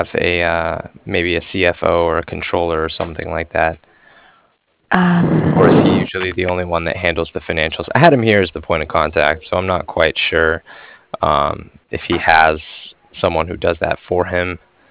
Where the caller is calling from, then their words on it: Cardiff, Wales, United Kingdom; I was calling from Cardiff.